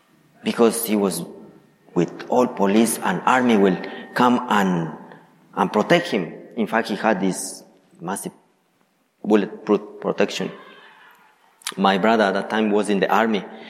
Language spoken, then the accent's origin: English; Ecuador; moved away as an adult; As I mentioned earlier, I am from Ecuador. Was born there. I lived there until the age of 23.